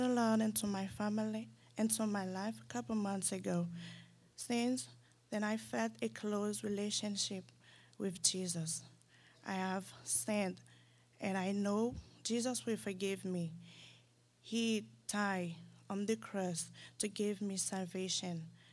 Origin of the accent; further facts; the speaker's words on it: Haiti; English is a second language; now in United States; I came from Haiti. I did not grow up in Christian family. I was lost. So when I came to the United States of America